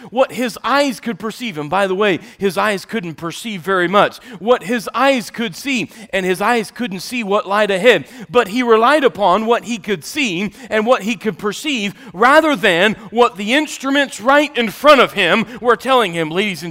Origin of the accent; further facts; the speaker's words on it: Ohio, United States; I grew up in Ohio, and every winter, we would go around and we would put plastic on the windows.